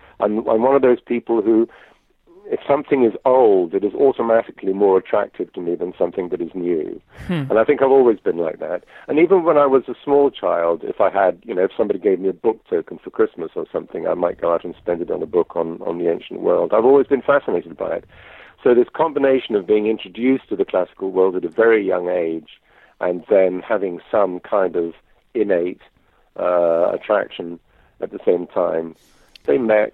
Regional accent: United Kingdom; now in Greece; I'm British, but I live in Greece. I live in southern Greece on a small olive farm

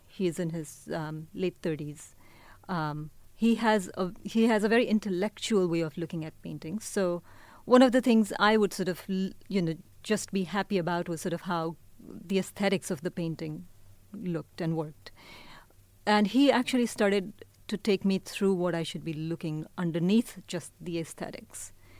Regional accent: India; now in San Francisco Bay Area, United States; In that I'm Indian, but I also think of the Bay Area as home.

